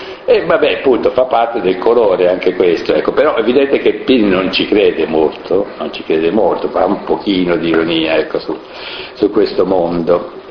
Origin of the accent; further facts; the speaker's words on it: Tuscany, Italy; invece io come toscano vi posso dare un po' di aria